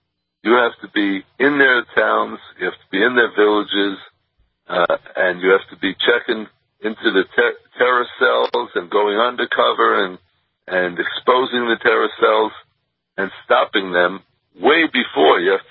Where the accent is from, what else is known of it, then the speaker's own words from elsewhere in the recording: Brooklyn, New York, United States; now in Israel; And I come from Brooklyn originally. I've been living in Israel 27 years, but I'm originally from Brooklyn.